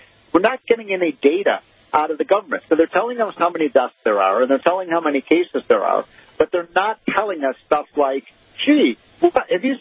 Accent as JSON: {"language": "English", "region": "Illinois", "country": "United States", "said": "I'm from Illinois. They're shutting down the whole state."}